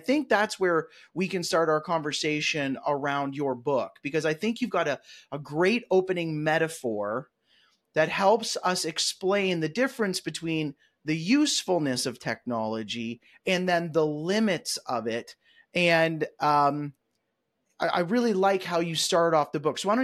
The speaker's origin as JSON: {"language": "English", "town": "Toronto", "region": "Ontario", "country": "Canada", "tie": "born or raised there", "said": "I grew up in the Toronto area where People's Church had a really great radio program"}